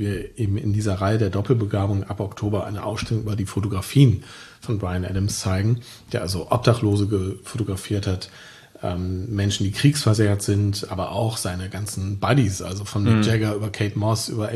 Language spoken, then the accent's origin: German; Moers, North Rhine-Westphalia, Germany; ich komme vom Niederrhein, aus Moers, aber das Ruhrgebiet ist nicht weit.